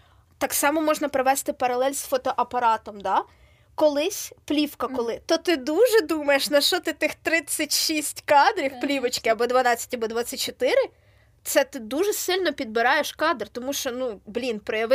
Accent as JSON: {"language": "Ukrainian", "town": "Vinnytsia", "region": "Vinnytsia Oblast", "country": "Ukraine", "said": "я з Замостя. З Варшави."}